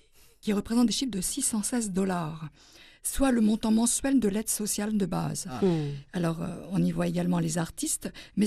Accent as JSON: {"language": "French", "country": "France", "said": "même l'accent français, moi, en tant que française, c'est pareil, je le ressens."}